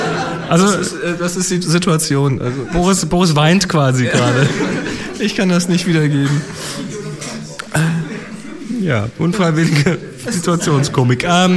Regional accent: Dortmund, North Rhine-Westphalia, Germany; ich komme aus Dortmund.

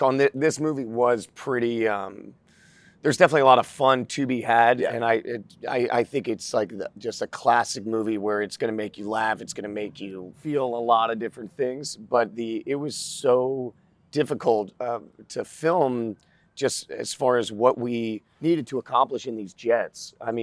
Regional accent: Florida, United States; also born or lived in South Jersey; I grew up in Florida. I was in the Northeast, in South Jersey, till I was about 12, and then right. I moved down to Florida Grew up 4 hours north of here, a little place called Citrus County.

